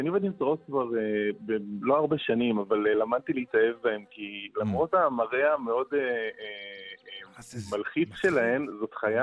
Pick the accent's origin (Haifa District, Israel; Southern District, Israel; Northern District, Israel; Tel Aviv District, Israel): Northern District, Israel; אני בתור ילד, אם הייתי אוסף, גדלתי בקיבוץ בצפון